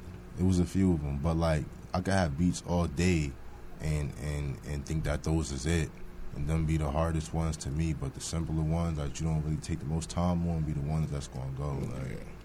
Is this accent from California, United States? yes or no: no; New Jersey, United States; I'm born and raised in New Jersey, and I've been doing this since about, like, I was like, what, in middle school, like maybe like 13 years old.